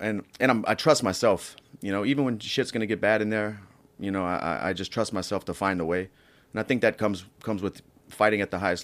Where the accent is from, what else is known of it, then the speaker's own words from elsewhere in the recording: Louisiana, United States; So I have a personal gym in Louisiana, and a bunch of my buddies that I grew up with fighting in Louisiana have gyms as well.